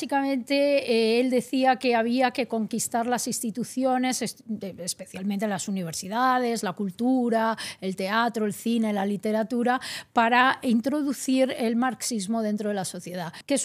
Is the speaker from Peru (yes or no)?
no; Italy; Spanish is a second language; now in Madrid, Spain; Soy italiana, residente aquí en Madrid desde hace muchos años.